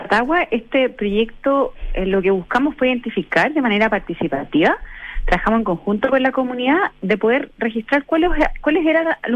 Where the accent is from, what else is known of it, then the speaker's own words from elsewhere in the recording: Villarrica, Araucanía, Chile; en Villarrica, que es una ciudad que tiene